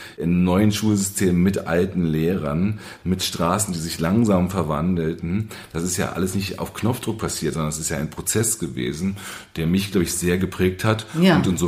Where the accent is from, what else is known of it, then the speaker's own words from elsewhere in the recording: Berlin, Germany; als geborener Berliner, der nie so richtig weggekommen ist